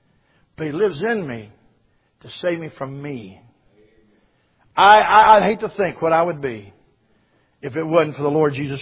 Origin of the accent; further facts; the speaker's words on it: Loveland, United States; I grew up in Loveland where our church is.